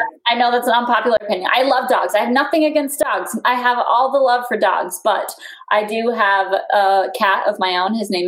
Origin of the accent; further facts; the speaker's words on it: Florida, United States; I grew up in Florida.